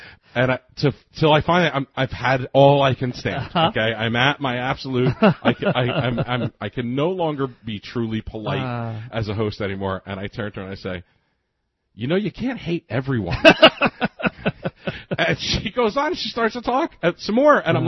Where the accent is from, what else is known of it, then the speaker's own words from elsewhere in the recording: Nutley, New Jersey, United States; I said, well, you know, my family's from Brooklyn, but I grew up in Nutley.